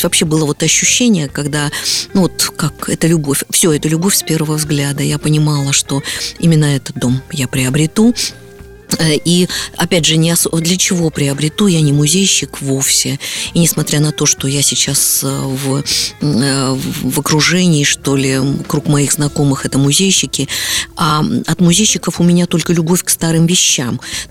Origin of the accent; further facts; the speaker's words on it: Biysk, Altai Krai, Russia; born there; Я родилась в Бийске, я родилась в старом городе. Бийск был в моей жизни всегда.